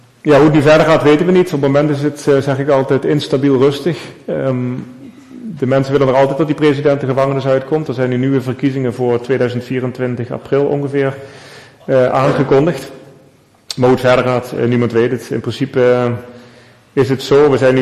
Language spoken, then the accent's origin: Dutch; Netherlands; also born or lived in Peru; ik ben wel Nederlander in mijn paspoort, maar ik ben ook geen Peruaan. Dus je hangt er zo'n beetje tussenin.